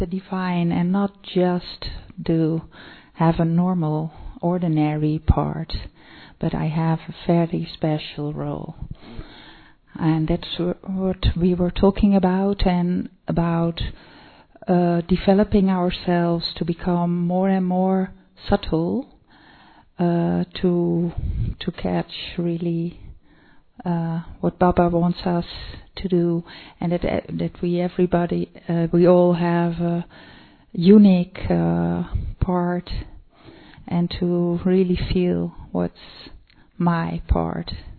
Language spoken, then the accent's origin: English; Netherlands; from Holland, and we had a mixed group of two from Holland and two from South Korea